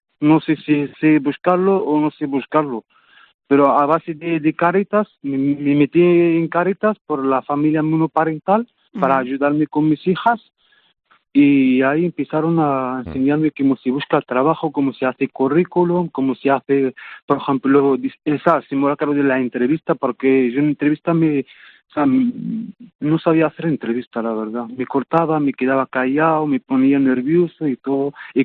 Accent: Tangier, Tanger-Tetouan-Al Hoceima, Morocco; Spanish is a second language; now in Madrid, Spain; Cuando bajé, ya me he quedado en blanco porque era otra ciudad diferente que Tánger.

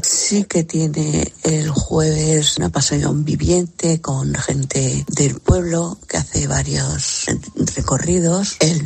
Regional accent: Tudela, Navarre, Spain; soy de Tudela.

